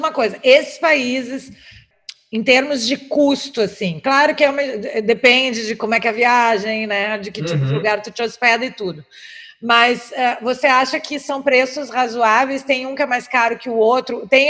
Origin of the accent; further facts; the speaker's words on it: Brazil; Eu já sou brasileira, não entendo, né? Não falo um inglês assim, não sou americana, né?